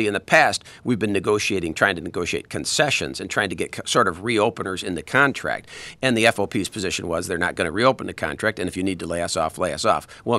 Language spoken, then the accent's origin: English; Michigan, United States; When people have said the term Metro Detroit, where are you from? Well, I'm from Metro Detroit.